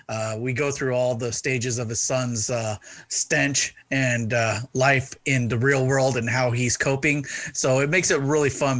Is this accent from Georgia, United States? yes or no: no; San Diego, California, United States; growing up Mexican too, you know, that's some of the best days I remember. Growing up in San Diego back in the 70s, right?